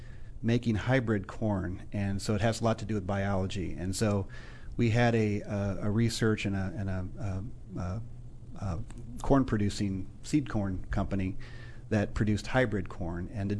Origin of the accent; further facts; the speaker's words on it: Iowa, United States; I grew up in Iowa, a small town in northern Iowa.